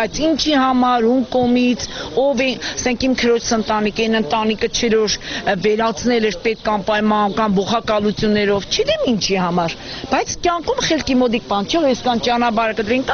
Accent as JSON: {"language": "Armenian", "town": "Gyumri", "region": "Shirak", "country": "Armenia", "tie": "born or raised there", "said": "Գյումրիի բնակիչ եմ, իծանե գյումրեցի եմ ես"}